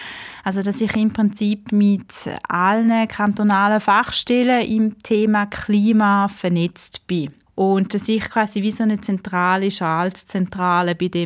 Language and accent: German; Eastern Switzerland, Switzerland; für meine Heimatregion die Ostschweiz kann machen, dann freut mich das besonders